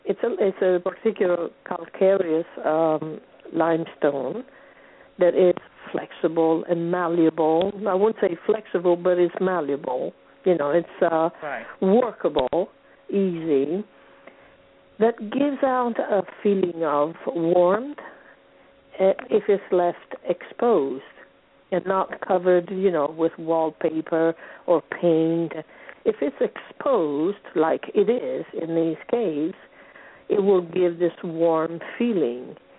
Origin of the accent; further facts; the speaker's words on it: Apulia, Italy; English is a second language; It is close to Puglia, to where I am from. So it's about an hour away from my hometown in Puglia, an hour and a half.